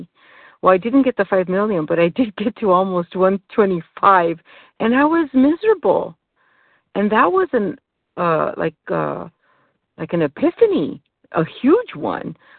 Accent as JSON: {"language": "English", "region": "California", "country": "United States", "said": "I'm from California, and I'm so grateful that I made it today."}